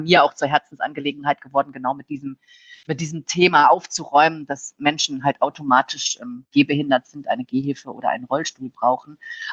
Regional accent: Rhineland, Germany; ich komme aus dem Rheinland und bin auch sehr flapsig

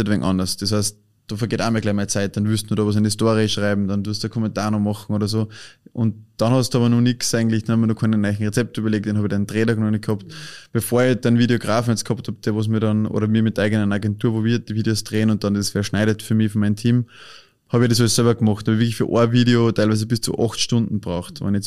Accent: Austria; Und wie es jetzt bei uns in Österreich ist

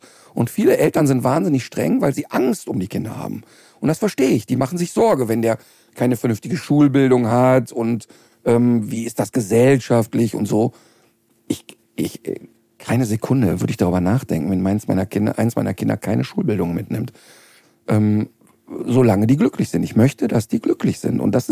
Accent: North Rhine-Westphalia, Germany; Ich bin als Kind im Ruhrpott, gab es so 20-stöckige Hochhäuser.

